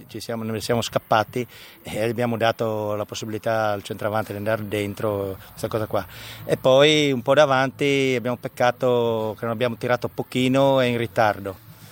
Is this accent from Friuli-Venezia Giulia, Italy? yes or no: yes; Tolmezzo, Friuli-Venezia Giulia, Italy; Perché a me batte ancora il cuore a Tolmezzo, sono di Tolmezzo